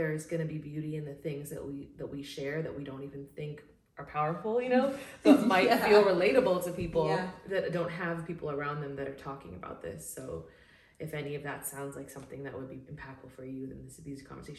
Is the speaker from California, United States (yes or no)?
yes; Los Angeles, California, United States; also born or lived in Brooklyn; I'm from Los Angeles. I'm actually from here, as I mentioned. I'm not a transplant like a lot of people. I lived in Brooklyn for 5 years, bedside exclusively. But now I'm back.